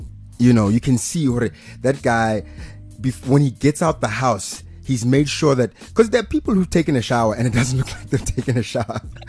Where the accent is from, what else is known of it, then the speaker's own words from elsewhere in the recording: Pretoria, Gauteng, South Africa; I grew up in Pretoria.